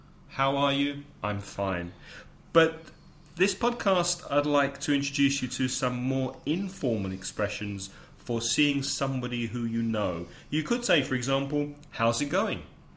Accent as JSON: {"language": "English", "region": "London", "country": "United Kingdom", "tie": "born or raised there", "said": "where I grew up in London, North London, we used to say, all right."}